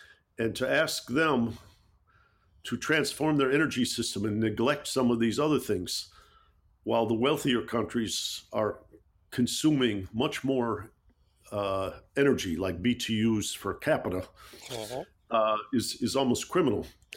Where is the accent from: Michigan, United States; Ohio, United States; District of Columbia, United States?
Michigan, United States; Detroit; I'm from Detroit, Michigan, the auto industry.